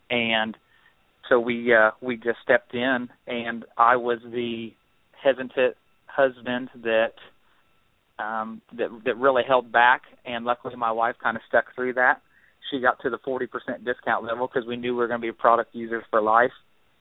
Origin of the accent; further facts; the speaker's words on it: Indiana, United States; Like Danny said … we're from Central Indiana. We were both formerly two business owners. I operated a family farm with my father